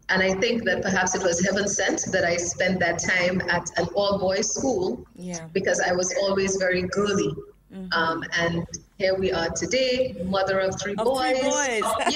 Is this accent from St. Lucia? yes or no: yes; New Village, Castries, St. Lucia; So I'm always very happy to say that I was raised in New Village. I went to the Anglican school, which is within walking distance from my house.